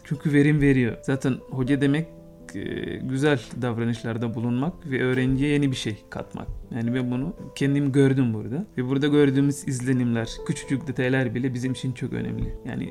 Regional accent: Sudan; now in Turkey; günlerde ülkemi özlüyorum. İşte bayram olsun, özel kutlamalar, bunlar beni Sudan'a götürüyor. Elimi özlüyorum, memleketimi özlüyorum.

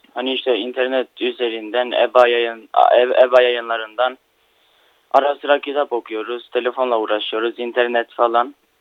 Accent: North Macedonia; Evet. Ben Makedonyalıyım.

